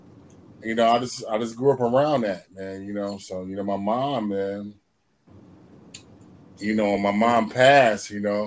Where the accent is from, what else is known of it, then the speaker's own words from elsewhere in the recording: Atlanta, Georgia, United States; like, I'm from Atlanta. So, me being from Atlanta, like, people who know, like, Turtles Records and stuff like